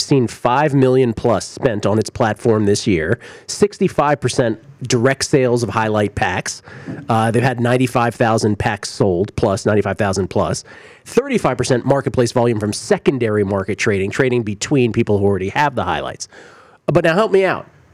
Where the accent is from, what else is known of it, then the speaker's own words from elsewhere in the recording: Scotland, United Kingdom; I'm Scottish.